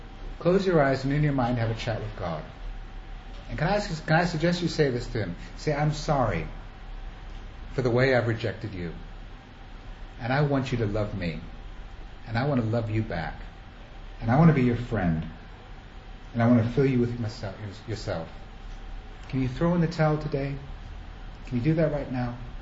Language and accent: English; England, United Kingdom; also born or lived in Germany / Italy; I was born in Germany, I grew up in England, an American. Lived in Italy for 10 years.